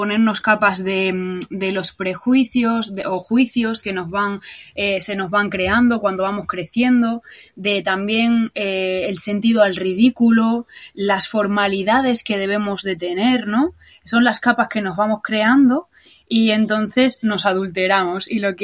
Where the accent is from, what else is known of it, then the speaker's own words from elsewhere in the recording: Extremadura, Spain; yo he estado haciéndolo en otras ciudades donde yo he vivido, pero llevo un tiempo viviendo en Extremadura, que es mi tierra